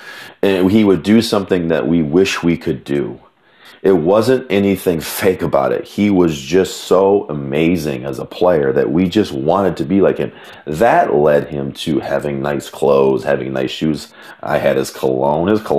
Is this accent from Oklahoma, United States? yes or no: no; Michigan, United States; He's from Ohio. I'm from Michigan. We shared a little laugh over that little rivalry.